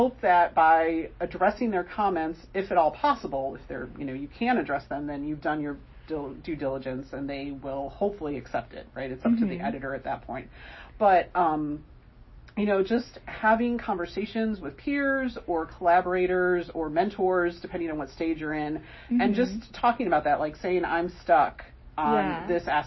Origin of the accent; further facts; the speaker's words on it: Chicago, Illinois, United States; I was from Chicago, and we got to travel to St. Louis